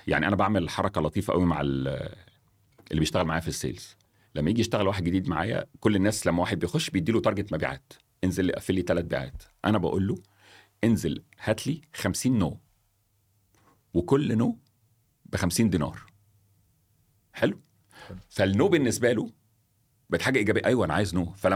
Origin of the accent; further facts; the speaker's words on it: Egypt; عشان في مصر عندنا التجاره والبيزنس، عندنا في مصر المثل يقول لك ايه